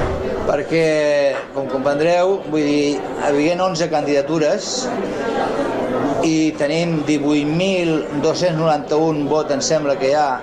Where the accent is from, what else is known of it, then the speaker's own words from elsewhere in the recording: Sitges, Catalonia, Spain; que no som ni de dretes ni som d'esquerres, som de Sitges